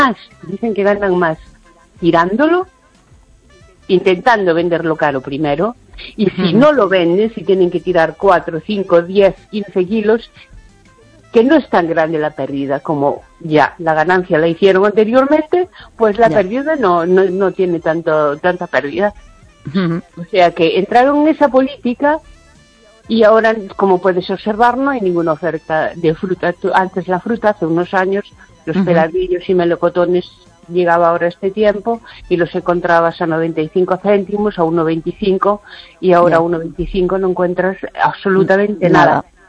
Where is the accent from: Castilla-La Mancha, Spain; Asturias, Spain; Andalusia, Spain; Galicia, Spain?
Galicia, Spain; Lugo